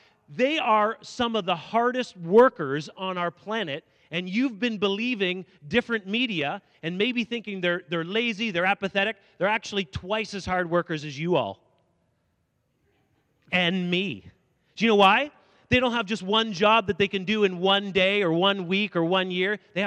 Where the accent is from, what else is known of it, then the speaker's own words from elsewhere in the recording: Ottawa, Ontario, Canada; I'm from Ottawa. Ottawa is the center of Canada, is the best place, right?